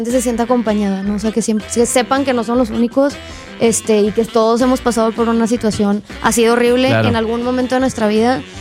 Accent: Monterrey, Nuevo León, Mexico; Soy de Monterrey.

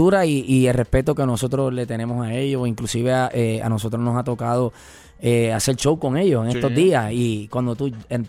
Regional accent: Carolina, Puerto Rico; Y yo dije, yo soy de Carolina.

